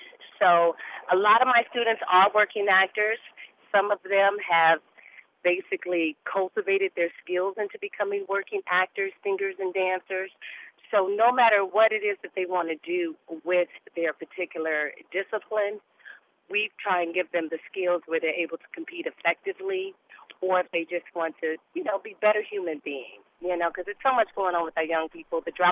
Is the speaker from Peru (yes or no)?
no; Los Angeles, California, United States; I grew up in South Central Los Angeles, so it kept my mind focused.